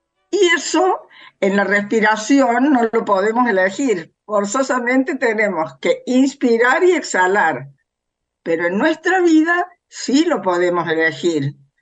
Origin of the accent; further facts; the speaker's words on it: Córdoba, Argentina; soy de Córdoba